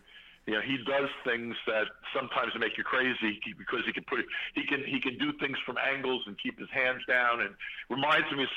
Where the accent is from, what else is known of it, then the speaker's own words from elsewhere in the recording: Brooklyn, New York, United States; I come from Brooklyn, and he comes from the backseat of a Bentley.